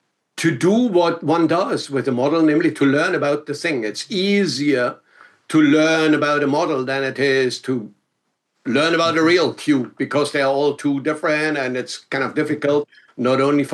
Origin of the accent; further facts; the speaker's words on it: Germany; accent: German; English is a second language; I'm not sure how I would pronounce that with my German accent.